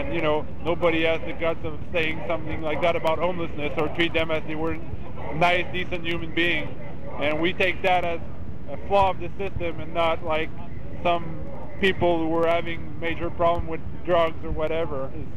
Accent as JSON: {"language": "English", "town": "Montreal", "region": "Quebec", "country": "Canada", "said": "I'm from Quebec, Montreal."}